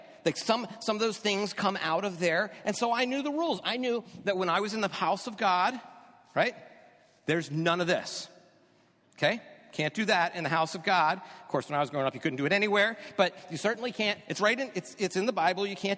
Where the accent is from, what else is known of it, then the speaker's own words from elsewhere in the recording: United States; And of course, because I'm an American and a Christian, I have to have guns.